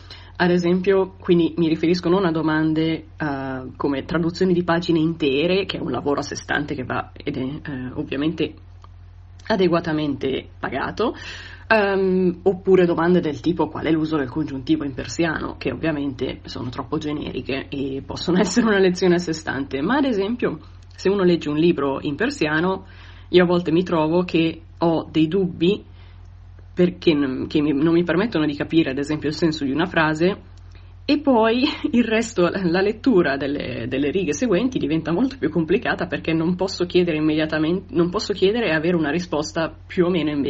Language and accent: Italian; Lecco, Lombardy, Italy; moved away as an adult; now in Brussels, Belgium; ho 28 anni, sono originaria di Lecco e per motivi di lavoro vivo a Bruxelles, in Belgio, da 2 anni e mezzo.